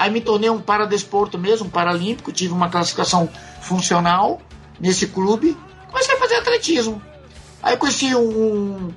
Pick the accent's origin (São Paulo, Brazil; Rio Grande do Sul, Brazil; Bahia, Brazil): Bahia, Brazil; eu nasci no meio do Ribeirão, sou baiano, não saía da água